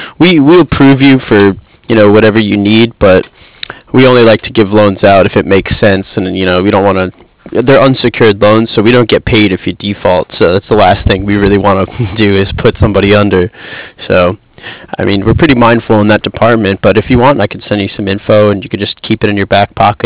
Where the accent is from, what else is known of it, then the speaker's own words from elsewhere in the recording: Newark, New Jersey, United States; Well, my dad lives on 215th Street up in Manhattan, and I grew up in New Jersey, right by Newark.